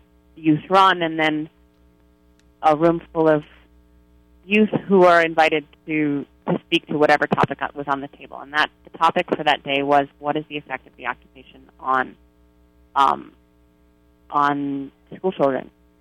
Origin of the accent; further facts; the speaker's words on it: United States; And as American citizens, you know, those of us who are American were there, we're constantly having these conversations about, you know, acknowledging that and needing to take responsibility for that.